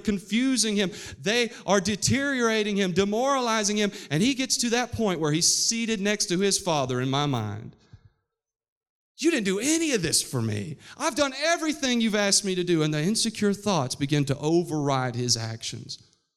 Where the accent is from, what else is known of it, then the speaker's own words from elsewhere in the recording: West Virginia, United States; Now, where I come from, you know I'm from West Virginia. My accent creeps out in my preaching when I get a little bit excited.